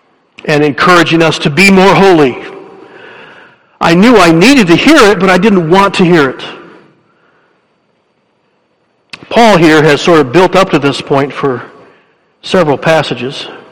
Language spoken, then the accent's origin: English; Michigan, United States; As I was growing up in Dutch West Michigan, I was taught from a very young age truisms.